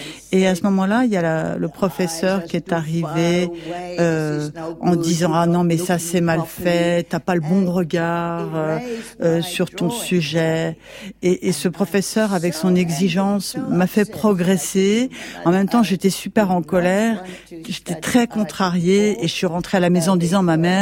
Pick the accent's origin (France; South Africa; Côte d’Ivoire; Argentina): South Africa; Western Cape; Alors, j'ai grandi en Afrique du Sud. Je suis née dans une ferme, dans un tout petit village, entre la ville du Cap et Stellenbosch.